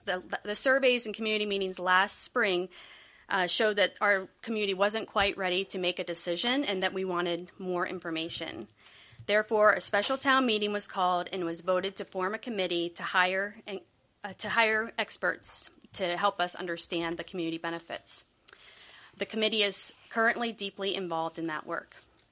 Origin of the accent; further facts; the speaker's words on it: Monhegan Plantation, Maine, United States; from Monhegan Plantation, year-round resident, voter, registered voter